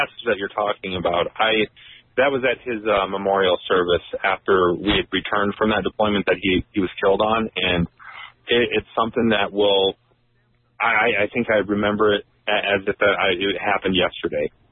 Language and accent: English; South Dakota, United States; Growing up in South Dakota, I was not exposed